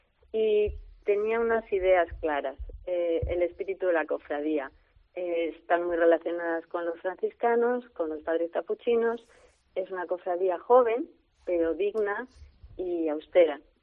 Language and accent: Spanish; Lima, Peru; born there; En Perú, en Lima.